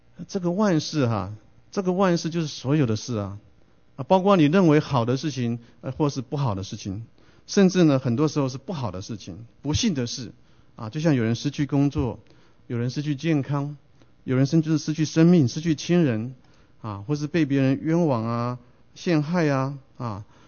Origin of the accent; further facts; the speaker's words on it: China; 我们中国人哈，常常在逢年过节的时候呢，都会彼此问候哈